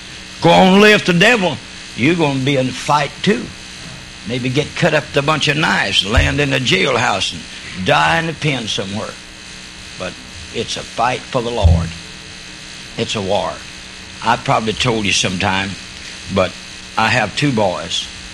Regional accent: Oklahoma, United States; We grew up in Oklahoma. You know, I wasn't raised in a Christian home

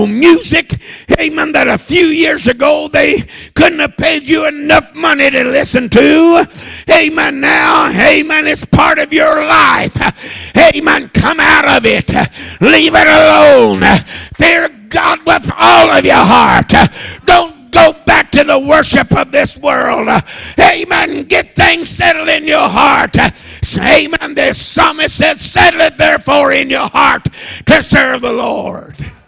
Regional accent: United States; born there; I'm an American, and I'm glad I was born in America.

